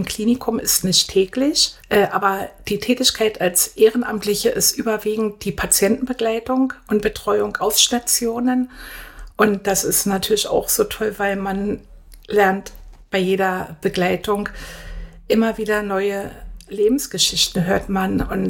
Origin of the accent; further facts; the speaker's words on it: Berlin, Germany; born there; Ja, also ich bin ja gebürtige Berlinerin